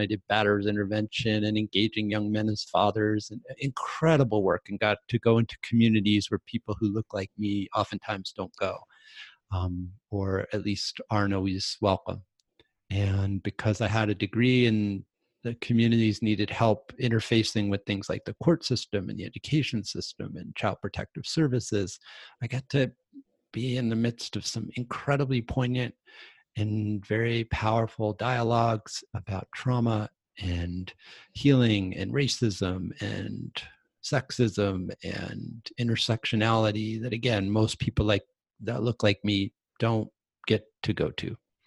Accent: New York City, New York, United States; born there; I was born in New York. New York City. I was born in Queens, but she lived in Brooklyn.

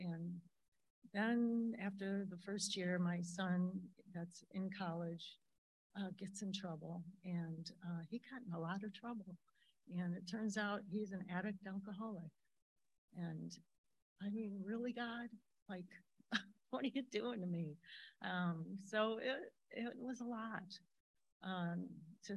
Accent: Cleveland, Ohio, United States; I grew up in the Midwest, Cleveland, and had a pretty normal upbringing.

